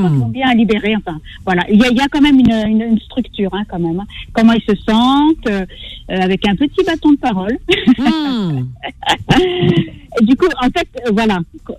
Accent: Bourgogne-Franche-Comté, France; now in Paris, France; Moi je venais, enfin je viens de Bourgogne

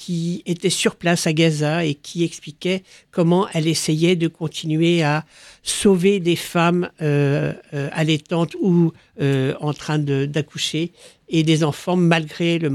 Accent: Troyes, Grand Est, France; now in Brittany, France; moi, je viens de la ville de Troyes, dans l'Aube. C'est une ville de Champagne.

